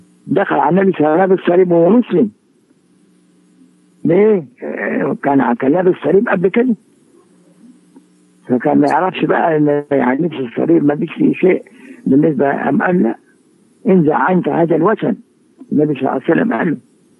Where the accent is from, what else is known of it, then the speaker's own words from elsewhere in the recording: Egypt; لأن الرواش دي بتبقى عند الناس كلها حتى عندنا في مصر هنا